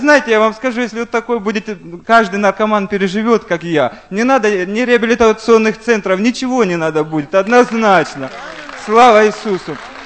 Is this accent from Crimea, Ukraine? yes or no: no; Dzerzhynsk, Donetsk Oblast, Ukraine; у нас в городе Дзержинске, мы из Донецкой области